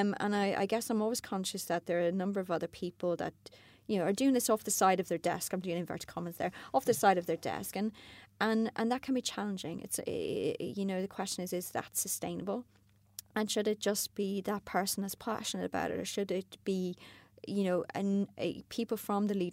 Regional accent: Ireland; I'd have to sort of work backwards and say I'm not French, I'm Irish

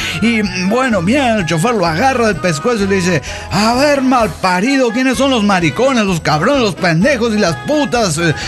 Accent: Lima, Peru; Soy la renegada de Lima, Perú.

